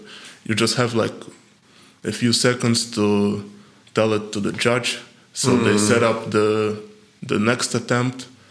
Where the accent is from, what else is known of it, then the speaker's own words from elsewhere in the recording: Ukraine; And because I grew up in Ukraine, sports was really respected.